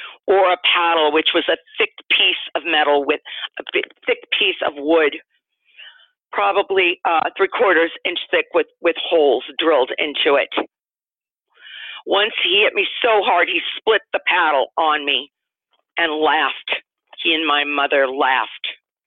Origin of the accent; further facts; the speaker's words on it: Wilmington, California, United States; I grew up in Wilmington, California. It's a ghetto in California. I was the only blue-eyed freckle-faced girl in my school.